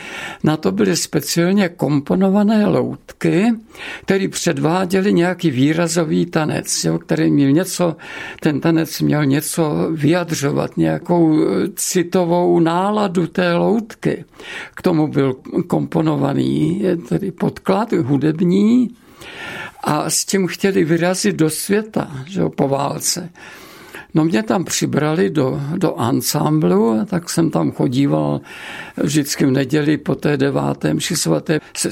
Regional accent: Červený Kostelec, Hradec Králové Region, Czechia; No a potom já jsem měl průpravu tedy vlastně v loutkařině. U nás v Červeném kostelci byla velice kvalitní, výborná loutková scéna v místní Orlovně

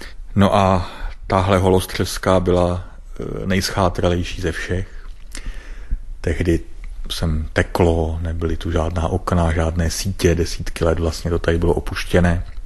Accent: Plzeň, Plzeň Region, Czechia; postupně jsme zatoužili tehdy ještě jako Plzeňáci na nějakém takovém místě i trvale žít.

